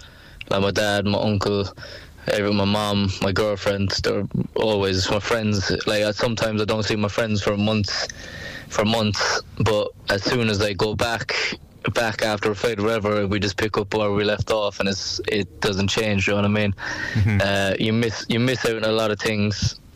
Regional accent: Douglas, Munster, Ireland; I'm from Douglas, but we were always obviously down around Mahon

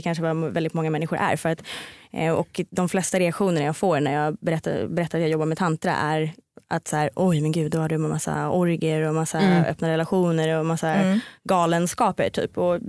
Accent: Stockholm, Stockholm County, Sweden; Men jag kommer från Stockholm. Mm. Har bott här i väldigt många år.

